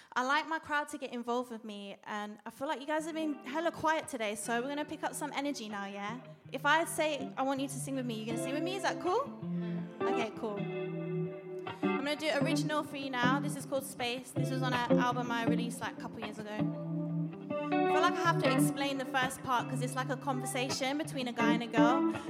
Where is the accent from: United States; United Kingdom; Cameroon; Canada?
United Kingdom; Leicester, East Midlands; now in London, United Kingdom; I'm from Leicester, but I live in London. Been here a while, I consider me a Londoner. Small town girl